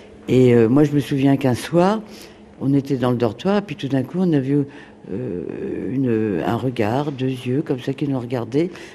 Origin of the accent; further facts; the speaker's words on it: France; born there; also born or lived in Vietnam / Cambodia; moi je suis née en France, et puis après on est reparti en 45.